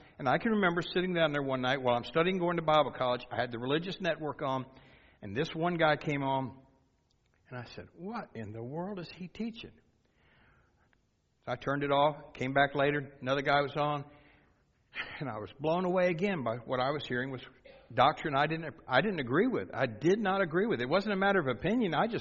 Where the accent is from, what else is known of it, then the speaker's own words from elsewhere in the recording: United States; Now, as an American, we got laws and rules and documents and all that stuff.